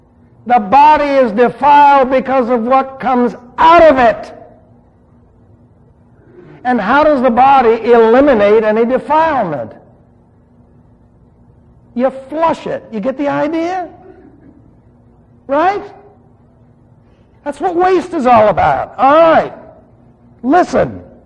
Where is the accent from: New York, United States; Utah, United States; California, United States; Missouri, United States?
New York, United States; New York City; Remember, I was raised in New York City.